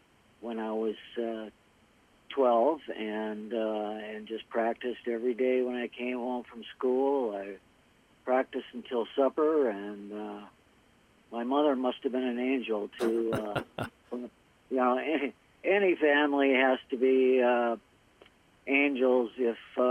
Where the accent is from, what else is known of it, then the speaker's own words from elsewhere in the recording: Moorhead, Minnesota, United States; And lived in the Fargo-Moorhead area most of my life.